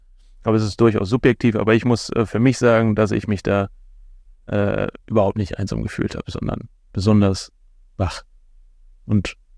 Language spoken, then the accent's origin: German; Bochum, North Rhine-Westphalia, Germany; die Menschen in meiner Heimatstadt das so nachvollziehen können. Also ist Bochum quasi so meine